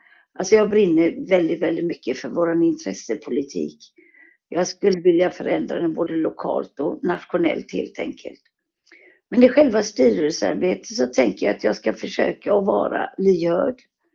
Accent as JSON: {"language": "Swedish", "town": "Gothenburg", "region": "Västra Götaland County", "country": "Sweden", "said": "Vi bor i Munkebäck helt enkelt. Jag är urgöteborgare."}